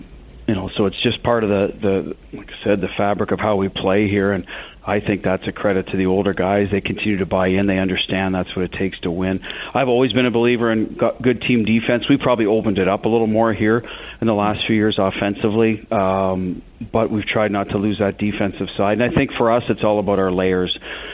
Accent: Ottawa, Ontario, Canada; I grew up in Ottawa. I had a paper route, so I started collecting around 8, 9 years old

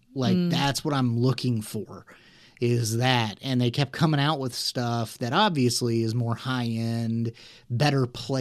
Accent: Missouri, United States; me growing up in the Midwest, quite a bit of barbecue places around my area in Southwest Missouri, St. Louis, Kansas City.

